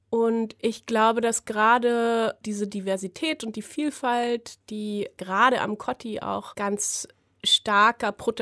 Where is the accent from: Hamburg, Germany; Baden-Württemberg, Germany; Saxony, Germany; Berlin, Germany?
Berlin, Germany; ich bin Berlinerin, genau, und ich bin zwar nicht direkt am Cottbusser Tor aufgewachsen, aber ich bin quasi im Prinzenbad aufgewachsen gefühlt.